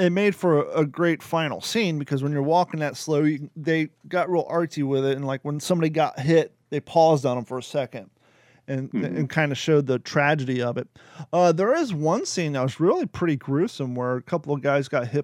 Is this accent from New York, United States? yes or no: no; Ohio, United States; a lesson that I learned from growing up in Ohio and going to Cedar Point